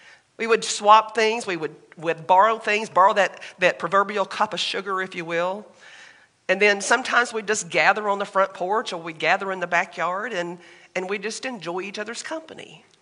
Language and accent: English; Pinson, Alabama, United States; That's the neighborhood that I grew up in just outside of Birmingham, Alabama, in a little town now incorporated.